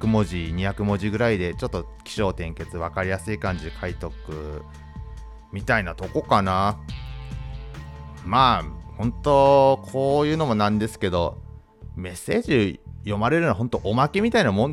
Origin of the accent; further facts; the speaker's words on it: Ibaraki, Japan; 茨城、僕の地元ですね、茨城を茨城ってちょっとなまって言っちゃうとかね